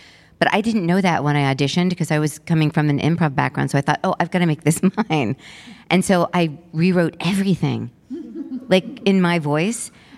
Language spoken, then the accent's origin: English; Ohio, United States; It was hard because I grew up in Ohio.